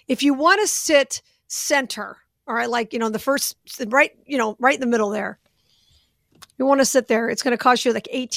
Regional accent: Las Vegas, Nevada, United States; Story today, y'all know, hopefully you know, Vegas is my hometown.

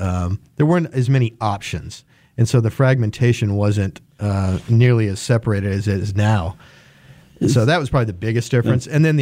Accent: Wichita, Kansas, United States; So lifelong Wichitan. Grew up on the east side of town, Wichita Public Schools. Graduated from Southeast High and Wichita State.

